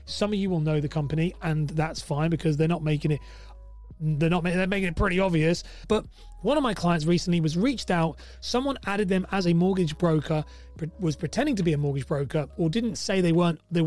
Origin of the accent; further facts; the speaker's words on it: England, United Kingdom; And let's do a pound sign because we are English.